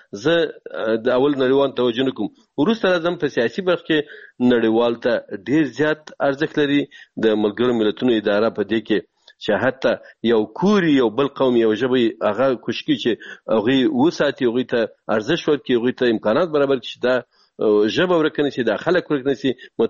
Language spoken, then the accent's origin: Pashto; Afghanistan; زه د یو افغان د یو پښتون په توګه